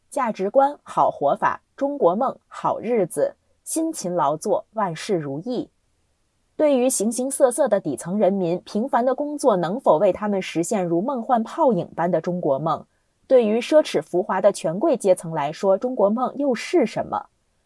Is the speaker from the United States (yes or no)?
yes; United States; Chinese is a second language; 我是半个中国人，我妈妈是中国人，但我是在美国长大的，所以我一直很想从传统的角度来理解，因为我的家庭来自那里。